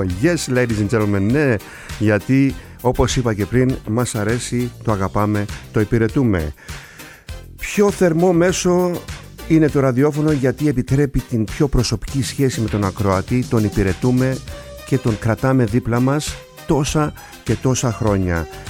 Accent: Kasos, South Aegean, Greece; στο νησί μου στην Κάσο

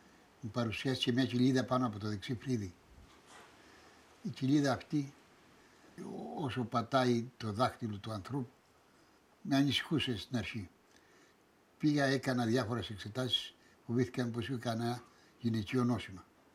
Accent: Elounda, Crete, Greece; Γεννήθηκα και μεγάλωσα στην Ελούντα.

